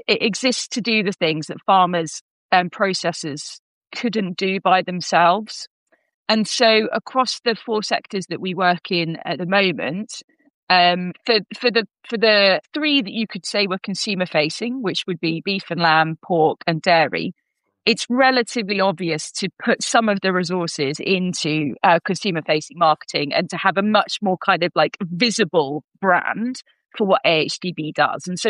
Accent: East of England, United Kingdom; I was born into farming in Norfolk, grew up on a mixed dairy and arable farm.

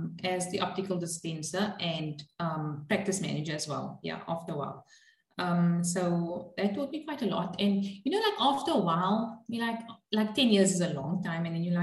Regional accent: Cape Town, Western Cape, South Africa; it's actually Cape Town, which is right down at the bottom. Yeah, grew up here, lived here all my

